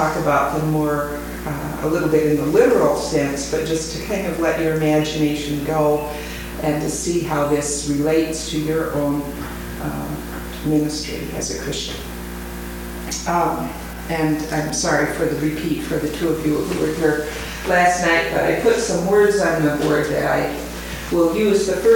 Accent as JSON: {"language": "English", "town": "Valparaiso", "region": "Indiana", "country": "United States", "said": "I am from Valparaiso, Indiana."}